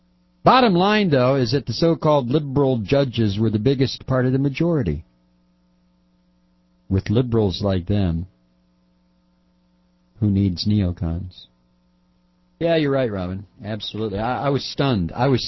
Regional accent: Toledo, Ohio, United States; I'm afraid. I was born and raised in Toledo, Rick.

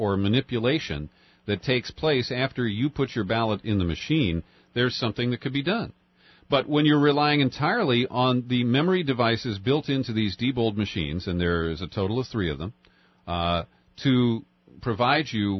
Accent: United States; born there; because as an American born here, it's frustrating when you go into a retail store

